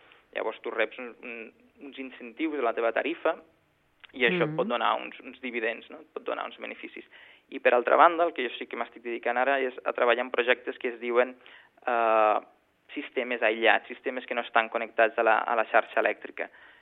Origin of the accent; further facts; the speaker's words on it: Catalonia, Spain; Jo ho intento d'explicar i fer una mica de pedagogia quan puc